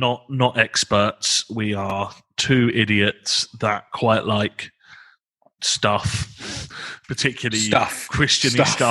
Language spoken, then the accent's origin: English; United Kingdom; Yes, for a very difficult to define word, and God help us and have mercy upon our sin, we are also British.